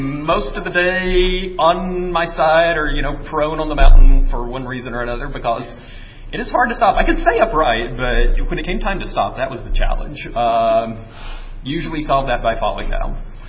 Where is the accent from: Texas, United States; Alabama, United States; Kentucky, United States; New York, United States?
Alabama, United States; I grew up in Alabama, not a lot of snow there.